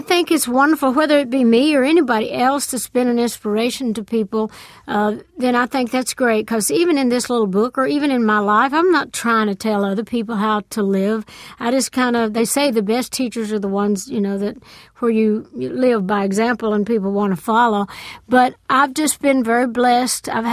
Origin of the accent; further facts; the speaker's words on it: Tennessee, United States; Now, we started in my hometown, went all over Tennessee.